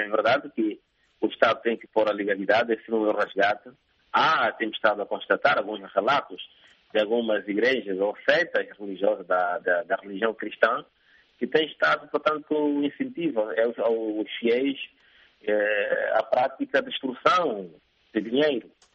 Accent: Angola; nós somos angolanos, nossos irmãos também são angolanos, e, portanto, a raça é negra.

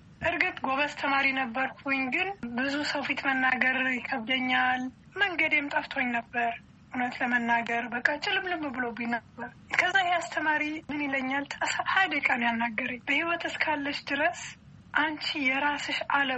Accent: Addis Ababa, Ethiopia; moved away; also born or lived in Europe / United States; ያደኩት መስፍን አረር መንገድ ላይ ከጣሊያን ትምህርት ቤት በላይ ነው። አያቶቼ ጋር እዛ ነው ያደኩት። ለውጥ በሚመጣበት ጊዜ ደርግ ሲገባ ወደ አውሮፓ ሄድኩኝ።

